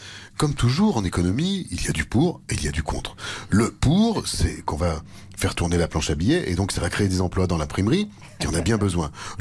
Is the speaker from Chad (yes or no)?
no; France; chez nous en France